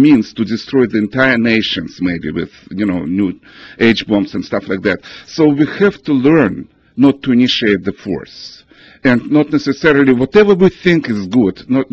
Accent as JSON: {"language": "English", "country": "Russia", "moved": "yes", "lives_now": "United States", "said": "I came from Russia in 1980, and I know that sometimes I feel even that I came from the future to United States."}